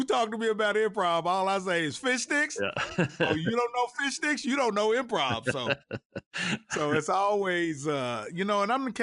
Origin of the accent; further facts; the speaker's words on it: Fort Worth, Texas, United States; whenever I get out of Texas and I tell somebody I'm from Fort Worth, they give me the side eye